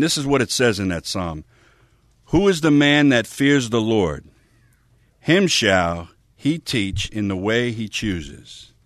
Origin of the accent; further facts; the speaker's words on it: New York City, New York, United States; And if I'm double talking you, it's because I'm from the Bronx. … Hey, East Coast. From the Bronx.